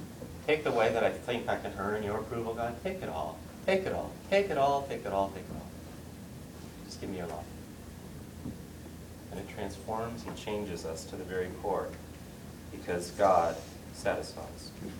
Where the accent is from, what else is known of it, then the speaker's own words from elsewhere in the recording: St. Catharines, Ontario, Canada; I grew up in St. Catharines, an industrial town, and the size of the houses weren't as big as this room. We had one bathroom and 3 small bedrooms, and there were 6 of us